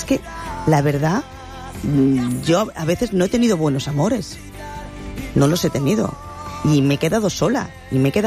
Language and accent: Spanish; Valencian Community, Spain; first language Valencian; soy valenciano parlante, mi abuela no sabía hablar castellano, en casa hablo en valenciano.